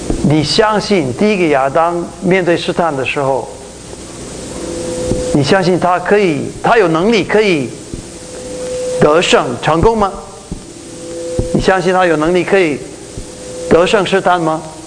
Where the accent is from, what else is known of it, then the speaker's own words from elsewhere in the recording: Taiwan; accent: Taiwanese Mandarin; 那是作秀啊，我们台湾国语啊，作秀